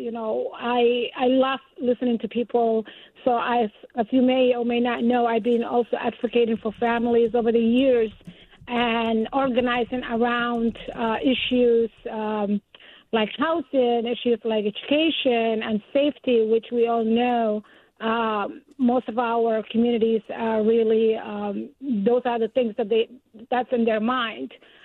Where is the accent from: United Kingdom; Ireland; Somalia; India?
Somalia; also born or lived in Atlanta, United States; now in Maine, United States; Yeah, I'm from Somalia, East Africa, born and raised, came to the United States about some 30, almost 4 years ago, and lived in Atlanta, Georgia, several years, and then moved to Maine in 2005.